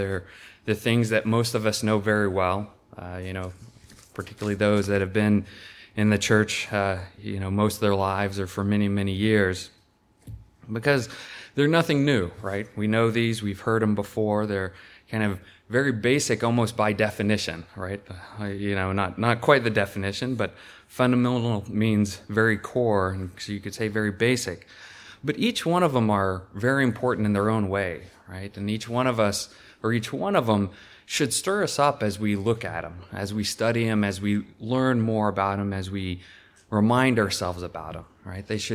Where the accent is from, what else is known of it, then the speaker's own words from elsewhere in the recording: the South, United States; I'll say for myself growing up in the South, as you drive down the interstate